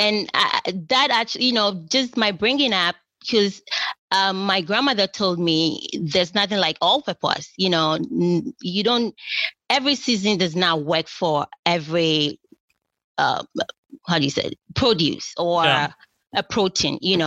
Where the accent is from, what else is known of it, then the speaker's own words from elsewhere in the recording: Ghana; moved away as an adult; now in United States; So I grew up in Ghana. And I came over to the States to go to college.